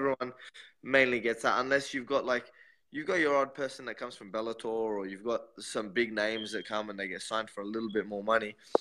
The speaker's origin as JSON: {"language": "English", "country": "Australia", "said": "And maybe I'm a bit simple-minded because I'm from Australia."}